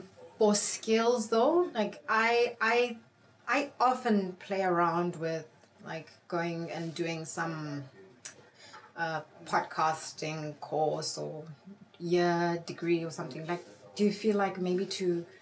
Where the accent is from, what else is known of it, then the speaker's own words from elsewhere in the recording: Eastern Cape, South Africa; born there; Like, I was born in the Eastern Cape